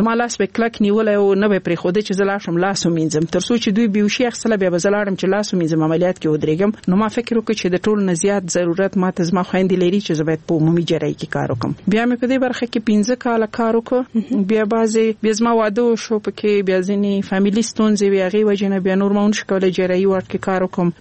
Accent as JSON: {"language": "Pashto", "region": "Laghman", "country": "Afghanistan", "also_born_or_lived": "Nangarhar", "said": "زه خپل د لغمان ولایت يم او زما مور غوښتل چې زه باید خځای کې درس وایم، نو ځکه هغه په لغمان کې وځي ماما کور کې په ننګرهار کې پریښوم."}